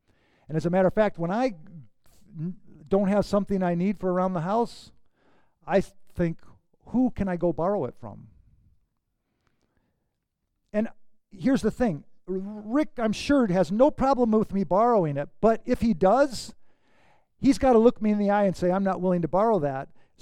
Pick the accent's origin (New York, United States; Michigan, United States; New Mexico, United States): Michigan, United States; Detroit; I grew up in Detroit and she grew up in Seattle.